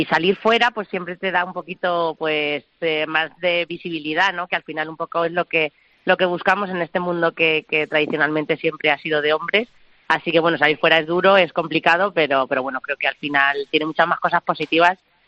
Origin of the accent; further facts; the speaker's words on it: Fuente del Espino de Haro, Castilla-La Mancha, Spain; now in Japan; Estoy en España. Estoy en Fuente del Espino de Aro, mi pueblo en Cuenca. Llegué hace ya varias semanas, el 30 de noviembre, o sea que ya llevo por aquí varios días.